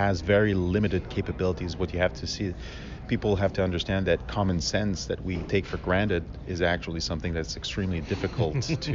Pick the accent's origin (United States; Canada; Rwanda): Canada; Quebec City, Quebec; So I'm originally from Quebec City.